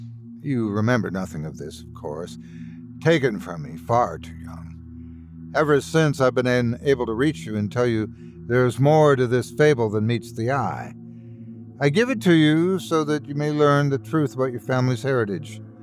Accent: United States; I didn't really know my grandparents very well, but that's because I grew up in the States and they remained in Tokyo.

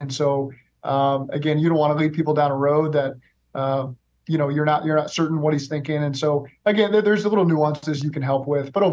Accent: Oklahoma, United States; moved away as an adult; also born or lived in Cincinnati; man, I'm from Oklahoma. I've lived in Cincinnati. I got to move to LA.

